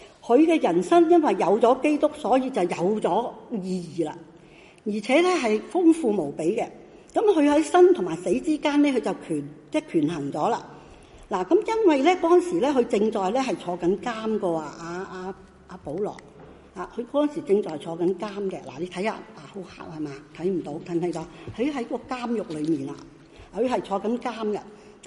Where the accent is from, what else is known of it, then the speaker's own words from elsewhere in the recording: Hong Kong; 咁呢香港人，因为我係香港人，我都好注意香港